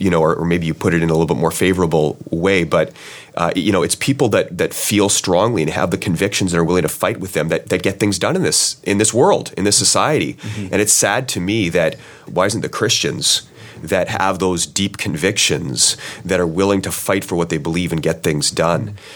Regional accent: Canada; maybe I'm speaking more about as a Canadian

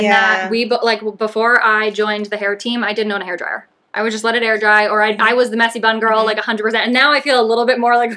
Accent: Massachusetts, United States; But yeah, I'm from Massachusetts. I grew up playing sports. I played softball.

